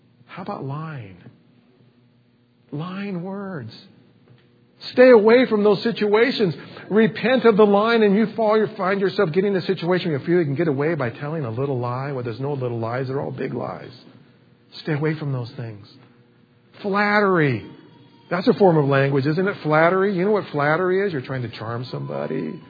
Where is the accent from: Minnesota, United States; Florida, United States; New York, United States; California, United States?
California, United States; we're from California originally, and sometimes our layover is in Las Vegas.